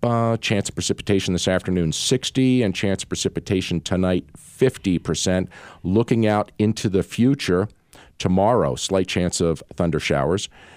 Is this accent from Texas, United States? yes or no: no; Boston, Massachusetts, United States; I'm from Boston. We're out of our minds the way we drive.